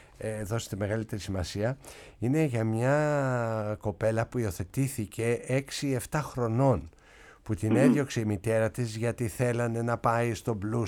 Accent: Kefalonia, Ionian Islands, Greece; μια που είμαι κεφαλονίτης

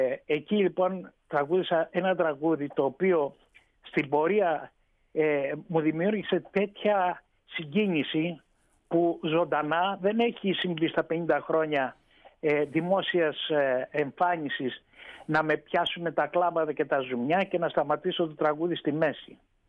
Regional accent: Lamia, Central Greece, Greece; γεννήθηκα και μεγάλωσα στη Λαμία, κοντά σε ήρωες, στον Αθανάσιο Διάκο, στο Λεωνίδα, έμαθα την ιστορία, προέρχομαι από γονείς εκπαιδευτικούς

